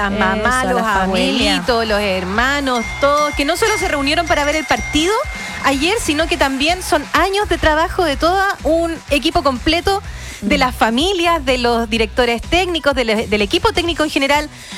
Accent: Villa Alemana, Valparaíso, Chile; yo, que soy de Villa Alemana, Belloto, de ahí del sector

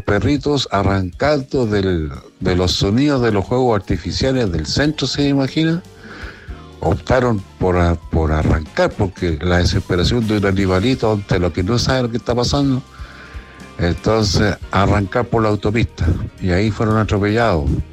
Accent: Valparaíso, Chile; yo soy de acá, de Valparaíso, no sé cómo mucho de Santiago

